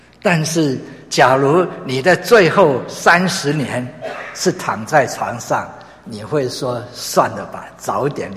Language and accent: Chinese; China; now in United States; 我们中国人呢特别如此。来了美国了